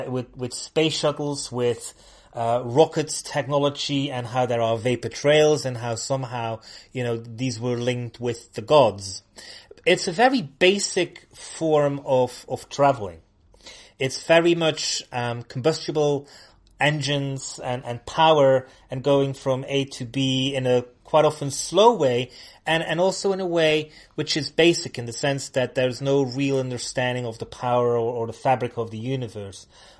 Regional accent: Flanders, Belgium; English is a second language; Now, I come from Flanders, and I can tell you in winter it's grey

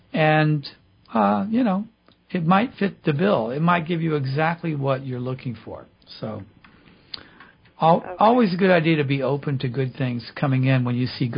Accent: the South, United States; It's okay if I do this, because I grew up in the South.

